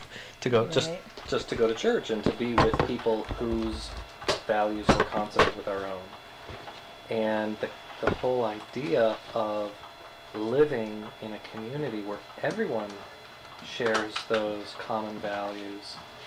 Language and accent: English; Rochester, New York, United States; We're from upstate New York, okay. Rochester, you know, up near Lake Ontario.